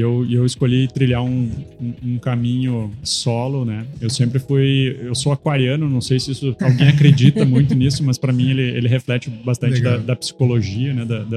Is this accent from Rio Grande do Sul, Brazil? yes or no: yes; Santa Maria, Rio Grande do Sul, Brazil; Então, eu sou de Santa Maria, a gente tem um grupo de empresas lá na cidade, na região.